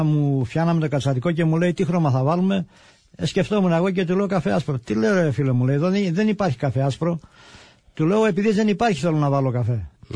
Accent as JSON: {"language": "Greek", "country": "Greece", "said": "είμαι Έλληνας"}